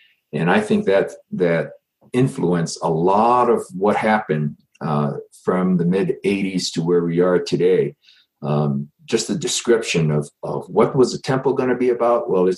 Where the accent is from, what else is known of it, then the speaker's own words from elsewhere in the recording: Hawaii, United States; because I grew up in Hawaii, several thousand miles from, you know, the Zion, the center place.